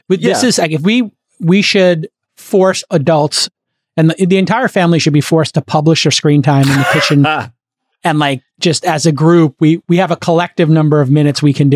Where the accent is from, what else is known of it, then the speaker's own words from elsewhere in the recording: Brooklyn, New York, United States; I grew up in Brooklyn, we did some bad things